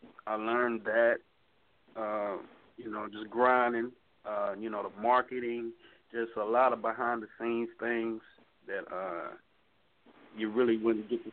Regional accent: Huntsville, Alabama, United States; Huntsville, Alabama.

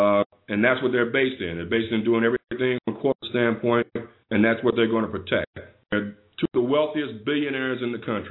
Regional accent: Chicago, Illinois, United States; when I was growing up in Chicago, we had a thing called a Black Business Director

